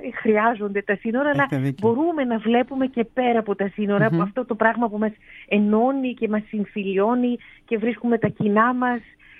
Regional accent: Istanbul, Turkey; εγώ είμαι πολίτησα. Είμαι γέννημα Θρέμα, γεννήθηκα και μεγάλωσα στην Κωνσταντινούπολη.

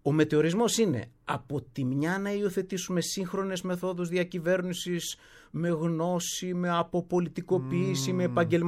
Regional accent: Thessaly, Greece; μοντέλο ανασυγκρότησης της Θεσσαλίας. Γι' αυτό πρέπει να τα προλάβουμε όλα αυτά. Το λέω όχι μόνο για την πατρίδα μου

